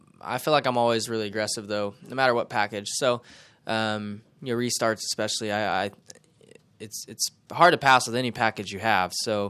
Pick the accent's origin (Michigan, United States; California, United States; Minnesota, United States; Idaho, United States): California, United States; It's California, Southern California. I'm from Northern, so it's still 6.5 hours or so from where I grew up.